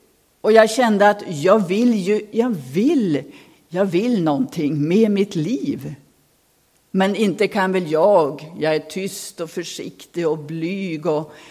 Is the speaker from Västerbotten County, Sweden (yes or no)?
yes; Robertsfors, Västerbotten County, Sweden; Och jag växte upp i Robertsfors, i den här familjen. Och vi bodde i ett hus dit de hade flyttat in december 59 och så föddes jag då februari 60.